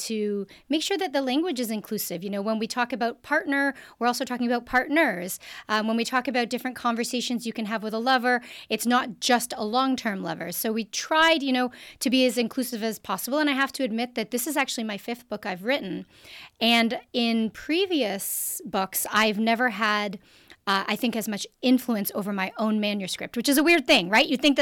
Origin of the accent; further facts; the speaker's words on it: Canada; I'm also Canadian.